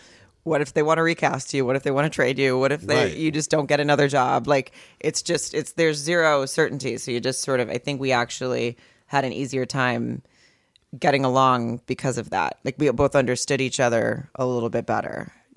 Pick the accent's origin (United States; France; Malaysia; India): United States; Arkansas; I grew up in Arkansas.